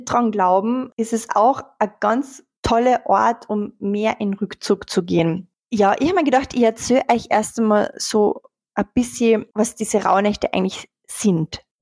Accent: Carinthia, Austria; ich bin ja aus Kärnten, ich kenne es daher sehr, sehr gut. Es gibt bei uns in Villach einen riesengroßen Berchtenlauf.

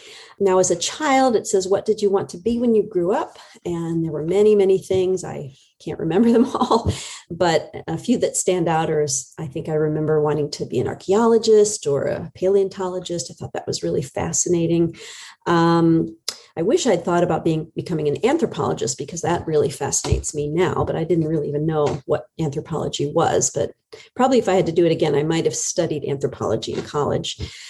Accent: Indiana, United States; also born or lived in New York / Atlanta; And I was raised in Indiana and born in New York. So I've kind of lived all over.

